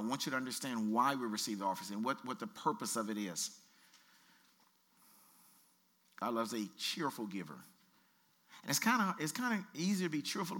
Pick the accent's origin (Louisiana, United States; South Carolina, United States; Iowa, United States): Louisiana, United States; I'm from Louisiana, okay? And I get up and I start clapping.